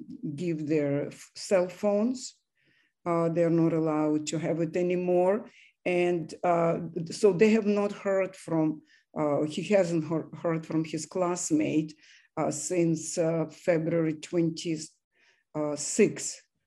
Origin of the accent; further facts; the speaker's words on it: Kyiv, Ukraine; English is a second language; You know, this is like I grew up in Kyiv, and I had my two children in Kyiv.